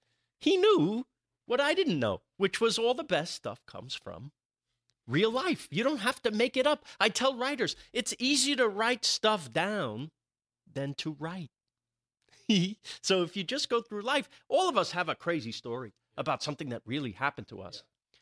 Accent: New York, United States; Where I grew up in Rockland County, New York, there's a courthouse.

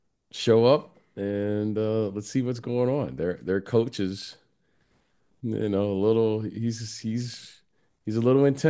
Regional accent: Detroit, Michigan, United States; I'm from Detroit, Motown. I'm from Detroit.

